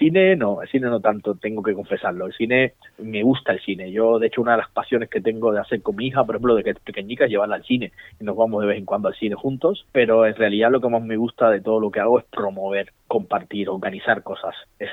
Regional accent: Ciego de Ávila, Cuba; Yo soy natal también de Ciego de Ávila

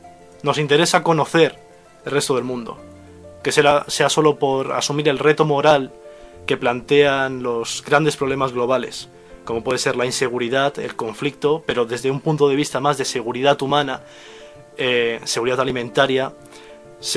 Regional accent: Spain; lo que ocurra en ciertas regiones del mundo nos puede afectar a nosotros como ciudadanos españoles, como consumidores españoles

